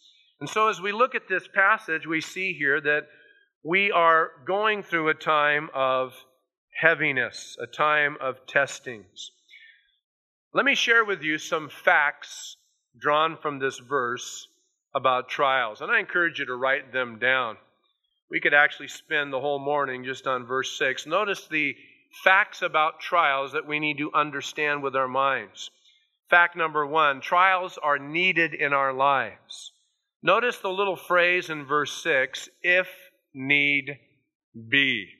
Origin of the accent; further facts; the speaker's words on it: California, United States; I'm from California, you know.